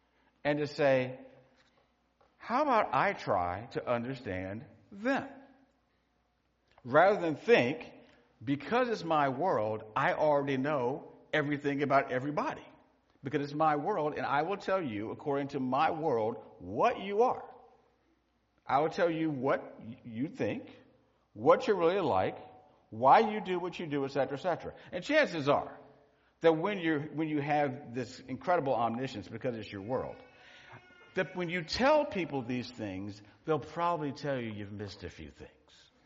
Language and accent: English; Maryland, United States; I grew up in Maryland. My grandparents were in South Carolina and North Carolina. My relatives were up and down the East Coast.